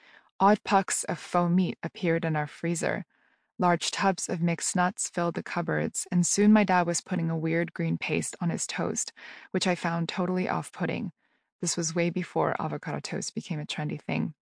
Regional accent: Moldova; I was born in the Soviet Union in a tiny country called Moldova, landlocked between Romania and Ukraine, to a modest family of Russian, Ukrainian, and Jewish origins.

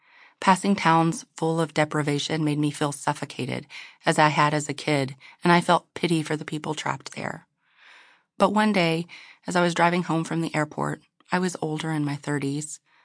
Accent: Clinton, Arkansas, United States; moved away as an adult; also born or lived in Philadelphia / New York City / Stamford / Washington, D.C.; memory comes to mind every time I'm on top of Bee Branch Mountain, which crests just south of Clinton, my hometown. For 20 years as an adult, I lived elsewhere, going to college outside of Philadelphia, and then living and working as a journalist in New York City, Stamford, Connecticut, and Washington, D.C.

